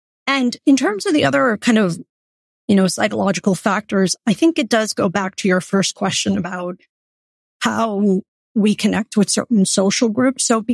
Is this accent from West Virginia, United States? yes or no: no; New York City, New York, United States; Growing up in New York City, again, was exceptional in some ways insofar as being connected with different diverse groups of people